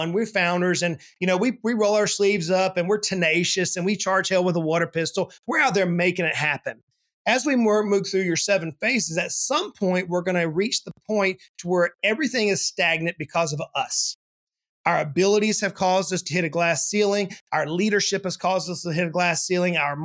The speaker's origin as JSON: {"language": "English", "region": "Georgia", "country": "United States", "tie": "born or raised there", "said": "Yeah, Scott, I grew up in the South, man. I'm a country boy at heart. That's who I am, and I can remember, you know, in the South Georgia heat, we would go to the playground"}